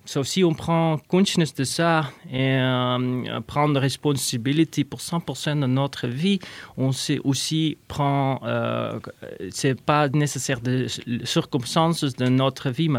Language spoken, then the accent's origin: French; Netherlands; French is a second language; Alors j'ai fait mon éducation aux Pays-Bas et je suis néerlandaise, en fait.